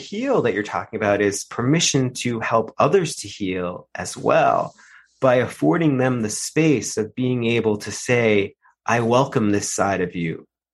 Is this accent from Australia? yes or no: no; England, United Kingdom; You know, as English people, we know we love that ambiguity.